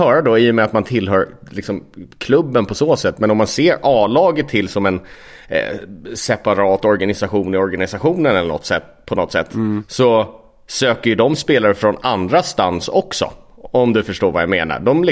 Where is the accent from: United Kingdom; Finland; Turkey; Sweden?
Sweden; Stockholm, Stockholm County; jag är uppvuxen i Stockholm